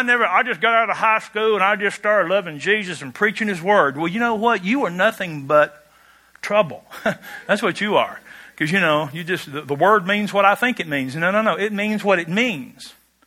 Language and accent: English; Kentucky, United States; I know this sounds weird because I'm from Kentucky. We're, you know, from Barron County.